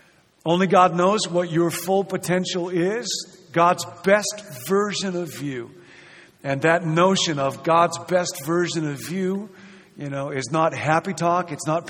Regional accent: Rockford, Illinois, United States; I grew up in Rockford, Illinois, and there were, when I was growing up, kind of three main evangelical churches there, Temple Baptist Church, which is where I grew up, Baptist General Conference Church and First Covenant Church and the Free Church.

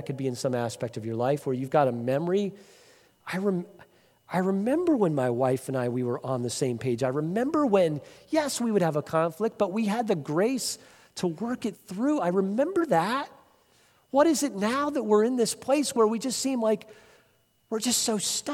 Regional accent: Northeast, United States; Growing up in the Northeast, you know, you get these beautiful colors.

